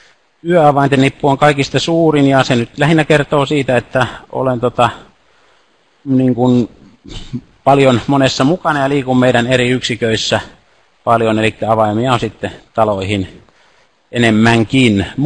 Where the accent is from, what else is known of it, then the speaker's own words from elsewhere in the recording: Joutsa, Central Finland, Finland; now in Mikkeli, Finland; Kotoisin olen Joutsasta ja opiskelin siellä Jyväskylässä silloin 80-luvun lopussa ja 90-luvun alussa.